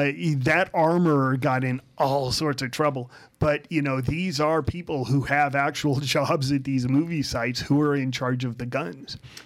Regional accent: California, United States; and we come from Southern California.

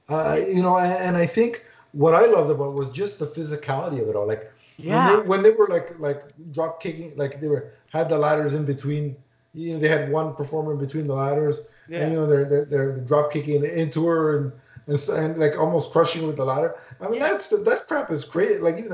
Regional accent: Canada; as a Canadian

